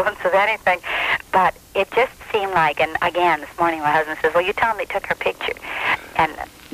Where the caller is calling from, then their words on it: Michigan, United States; We're from Downriver, and we were driving along our little street here.